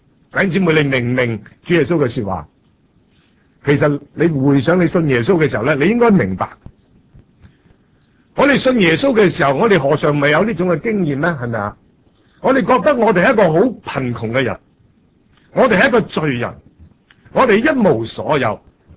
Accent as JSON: {"language": "Cantonese", "country": "China", "said": "我哋中国人讲到福嘅时候呢"}